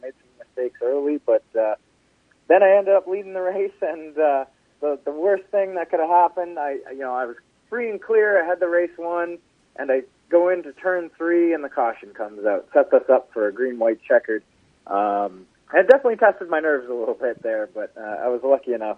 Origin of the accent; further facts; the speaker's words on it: Waterloo, Ontario, Canada; growing up, I grew up in Waterloo, Ontario.